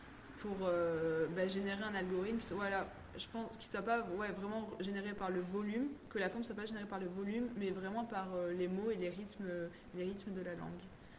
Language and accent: French; Southern France, France; accent: southern French; Quand on vient de différentes, du sud de la France, par exemple, et qu'on vient à Paris, on est moqué pour notre accent du sud.